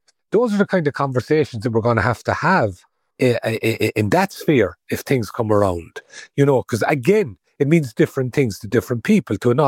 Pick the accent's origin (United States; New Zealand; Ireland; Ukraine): Ireland; Well, for me, it represents being Irish. And to me, the elements of being Irish are a community, a certain kinship with people who've been oppressed because of our own history.